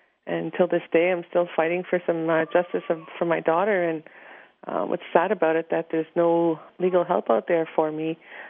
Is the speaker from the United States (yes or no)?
no; Kitikanzibi, Canada; I'm from Kitikanzibi.